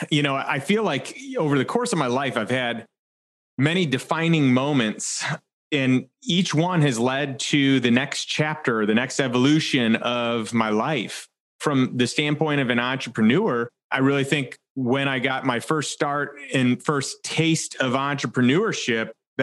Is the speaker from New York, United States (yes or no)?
no; Illinois, United States; And I had a nice small territory in my hometown, a suburb of Chicago.